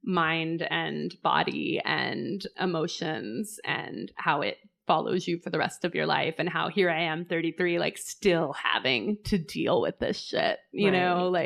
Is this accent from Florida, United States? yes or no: no; Oklahoma, United States; like, especially like I'm from Oklahoma.